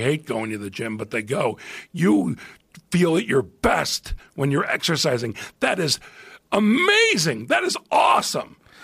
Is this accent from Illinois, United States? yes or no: yes; Chicago, Illinois, United States; also born or lived in Plantation, United States; I'm from Chicago, but I started comedy. I'd moved to Florida with my family, South Florida, and we're from the same little town in Florida called Plantation, Florida, outside of Fort Lauderdale.